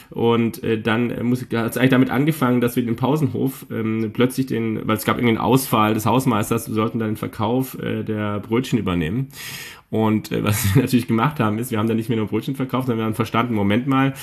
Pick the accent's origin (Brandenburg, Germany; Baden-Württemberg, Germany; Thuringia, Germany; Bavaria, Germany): Baden-Württemberg, Germany; Freiburg; Meine Heimat, also ursprünglich komme ich ja her aus Freiburg, also aus dem Südwesten